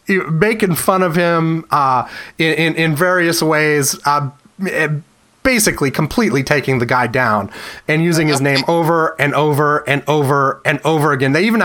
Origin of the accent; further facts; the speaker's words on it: Frederick, Maryland, United States; So this actually happened in the town I went to high school in. I'll call it my hometown. I lived there in my formative